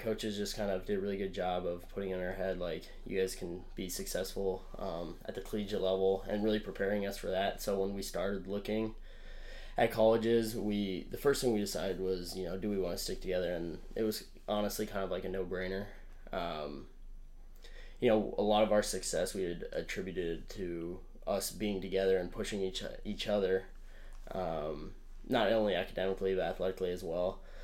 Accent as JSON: {"language": "English", "town": "Denver", "region": "Colorado", "country": "United States", "tie": "born or raised there", "said": "So yeah, we grew up in Denver, Colorado."}